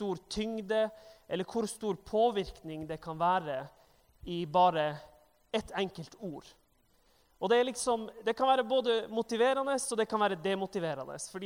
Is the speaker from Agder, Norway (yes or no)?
no; Tromsø, Troms, Norway; now in Bergen, Norway; og jeg bor her i Bergen på andre året. Jeg er fra Nord-Norge, kommer fra Tromsø, og jeg trives veldig godt her i Bergen, selv om det regner så mye.